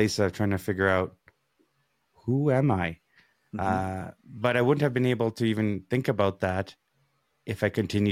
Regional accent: Canada; also born or lived in East Africa; You know, I'm first generation Canadian. I came from East Africa, came here at 4 months old. And I have a journey there. I have to go back to see one day.

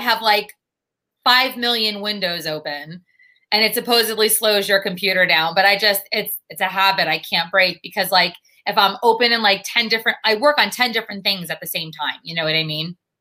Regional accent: New Jersey, United States; I'm from Jersey, and my parents have turkeys, like herds.

